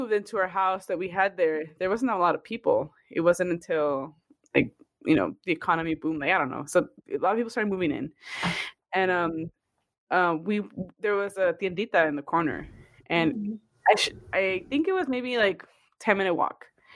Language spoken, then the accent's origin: English; Los Angeles, California, United States; So I grew up by like, you know where Kenneth Hahn, the park is? But yeah. Like on La Brea in Washington.